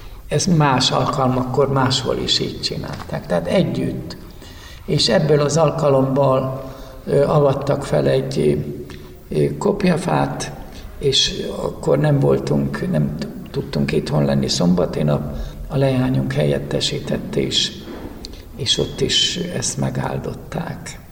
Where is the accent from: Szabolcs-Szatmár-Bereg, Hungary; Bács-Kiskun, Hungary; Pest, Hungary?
Szabolcs-Szatmár-Bereg, Hungary; Mátészalka; Hát tulajdonképpen Máté Szalkán ringott a bölcsőm. Ott születtem, Szatmár megyei Máté Szalkán. Ott jártam középiskolába is, általános iskolába, és ott jutottam hitre